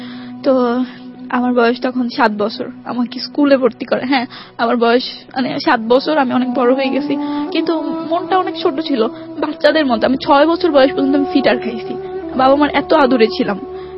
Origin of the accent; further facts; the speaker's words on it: Dhaka, Dhaka Division, Bangladesh; also born or lived in Kishoreganj; বাবা সেই 15 দিন বয়সে আমাকে ঢাকায় নিয়ে আসে ট্রেনে করে, একা মাকে ছাড়া